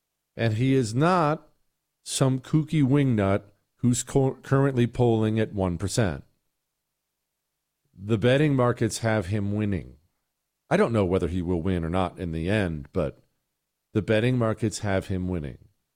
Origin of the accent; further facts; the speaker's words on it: Montana, United States; also born or lived in Ohio; While I understand I grew up in Montana and Ohio, I love New York City.